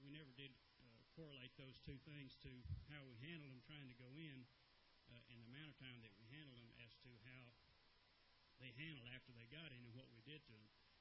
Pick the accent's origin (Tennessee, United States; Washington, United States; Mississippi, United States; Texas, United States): Texas, United States; and I'm from Texas, and he's from Ohio, so I figured we qualified in that regard anyway.